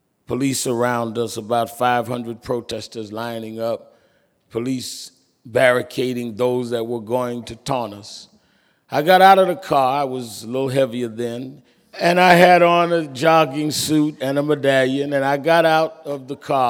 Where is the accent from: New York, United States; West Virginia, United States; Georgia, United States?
New York, United States; Brooklyn; I was born and raised in Brooklyn and started preaching very young.